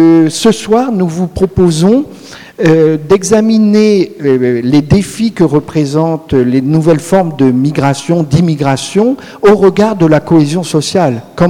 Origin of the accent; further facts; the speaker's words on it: Auxerre, Bourgogne-Franche-Comté, France; je ne suis pas poitevin, je suis d'Auxerre, je viens d'Auxerre